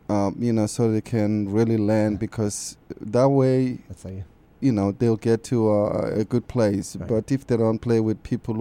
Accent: South Africa; growing up in South Africa

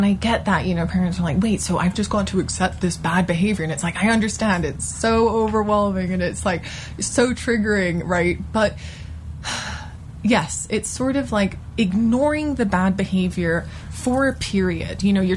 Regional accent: Hong Kong; accent: English; now in United States; Well, I'm English, but I grew up in Hong Kong.

